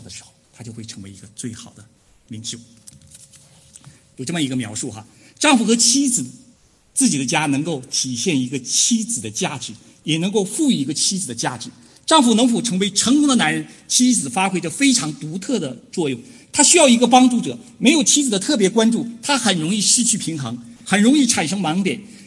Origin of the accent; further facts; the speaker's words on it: Northeast China, China; 我是东北人哈，我知道我们东北的妇女一结婚就是家里的财务大权一定要抓到手的